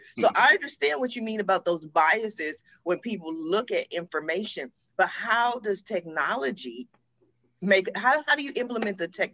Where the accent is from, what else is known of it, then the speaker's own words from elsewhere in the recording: Washington, District of Columbia, United States; now in California, United States; I was born in Washington, D.C., so, you know, I'm as American as they come.